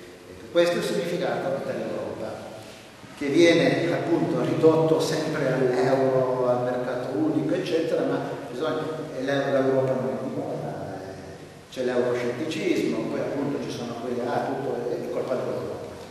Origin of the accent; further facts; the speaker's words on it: Turin, Piedmont, Italy; born there; sono nato nel 50, la guerra, io particolarmente sono nato a Torino, mi ricordo le distruzioni, i bombardamenti a Torino